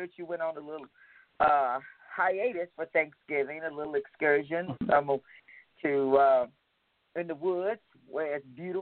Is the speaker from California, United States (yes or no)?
no; Texas, United States; if it's anything over 60 degrees to me, I'm a Texan, it's cold.